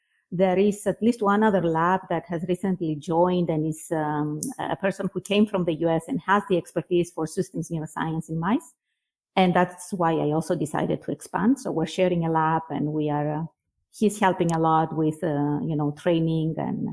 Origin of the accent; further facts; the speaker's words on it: Cyprus; moved away as an adult; There was no university in my home country in Cyprus where they would offer a neuroscience or even a medical degree, let's say, as an undergrad.